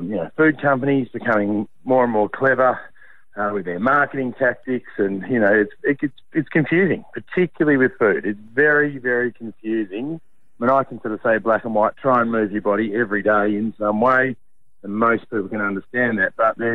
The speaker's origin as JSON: {"language": "English", "country": "Australia", "said": "Much as any Aussie kid."}